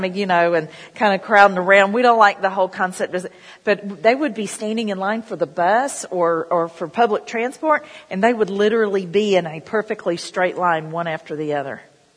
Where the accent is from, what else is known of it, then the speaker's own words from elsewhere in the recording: United States; Because see, I'm an American